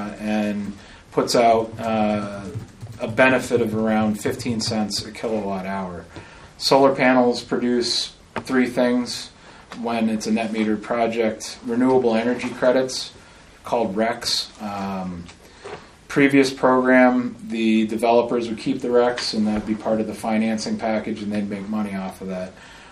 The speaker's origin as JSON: {"language": "English", "region": "Vermont", "country": "United States", "said": "We're a Vermont company. We're all from Vermont."}